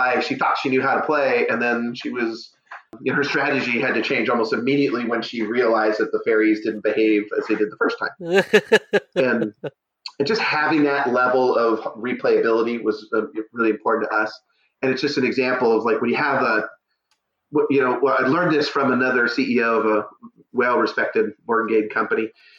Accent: Tracy, California, United States; No, I'm 209. I grew up in Tracy, California.

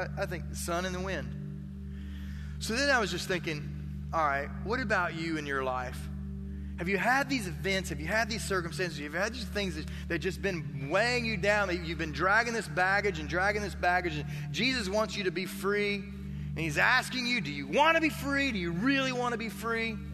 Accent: Kentucky, United States; It's a mason jar. I'm from Kentucky.

